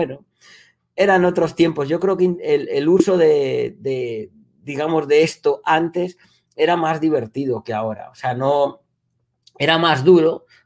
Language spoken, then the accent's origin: Spanish; Chile; soy chileno también y he tenido muchos años de haber estado pasando veranos españoles / inviernos chilenos allí